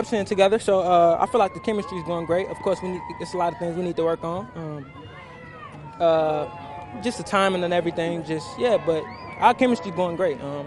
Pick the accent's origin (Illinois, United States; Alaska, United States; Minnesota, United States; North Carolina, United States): Illinois, United States; Chicago; I mean, I'm from Chicago, so I just do me, represent myself.